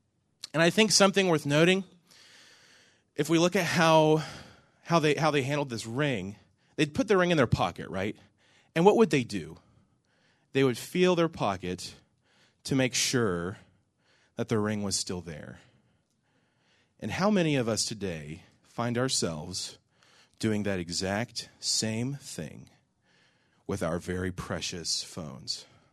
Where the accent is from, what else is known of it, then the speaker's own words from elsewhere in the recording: Ripley, West Virginia, United States; So I grew up in Ripley, West Virginia. Is there anybody from West Virginia in here? I'm the only country boy.